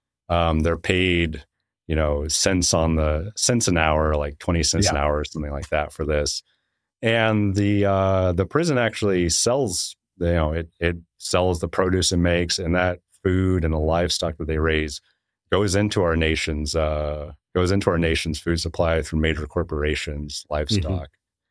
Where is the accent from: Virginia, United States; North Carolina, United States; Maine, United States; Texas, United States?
Texas, United States; Huntsville; born there; I was born in Huntsville.